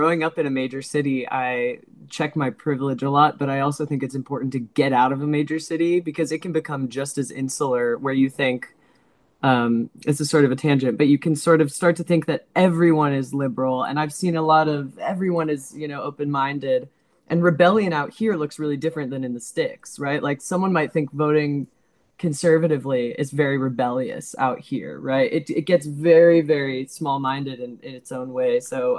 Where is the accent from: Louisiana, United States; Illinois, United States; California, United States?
California, United States; Los Angeles; I grew up in Los Angeles, yeah.